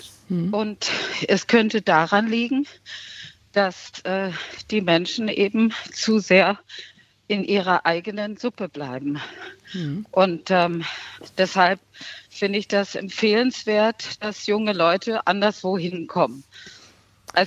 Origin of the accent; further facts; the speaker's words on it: Stuttgart, Baden-Württemberg, Germany; born there; Ich bin in Stuttgart geboren, habe da aber wenig Bezug zu.